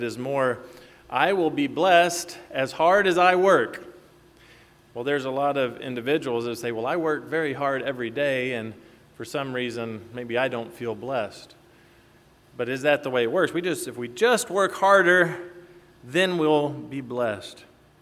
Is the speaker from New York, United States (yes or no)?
no; Paducah, Kentucky, United States; now in Kansas, United States; When growing up in Paducah, Kentucky, it wasn't a rarity to have somebody just, well, you have a blessed day.